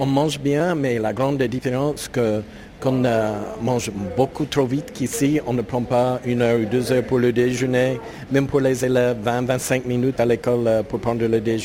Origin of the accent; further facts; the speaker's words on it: Georgia, United States; je suis de l'État de Géorgie.